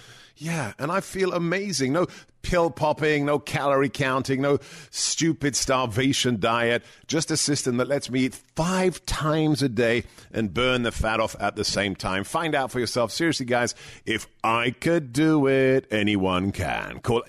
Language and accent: English; England, United Kingdom; when I was growing up in England, the thing in the 80s that we heard about all the time